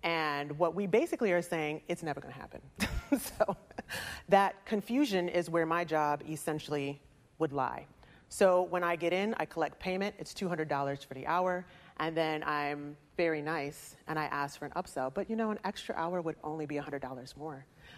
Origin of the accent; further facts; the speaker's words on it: Midwest, United States; I was transplanted from the Midwest, and in the Midwest, we don't have a wild child period.